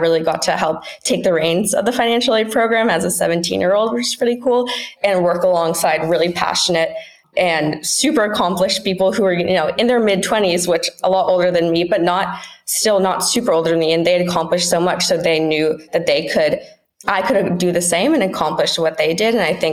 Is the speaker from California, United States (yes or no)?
yes; California, United States; I'm 18 years old and I'm from the San Francisco Bay Area.